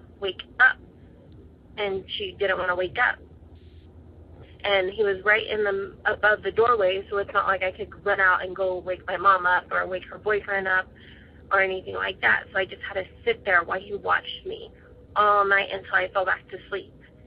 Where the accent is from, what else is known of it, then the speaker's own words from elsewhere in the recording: California, United States; I'm from California.